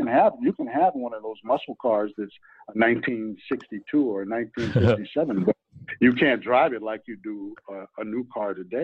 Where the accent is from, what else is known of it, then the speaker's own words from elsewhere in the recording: New York, United States; moved away as an adult; now in California, United States; I'm from New York. She, actually, I'm not from New York, because I left New York when I was 19, and I came back from Vietnam.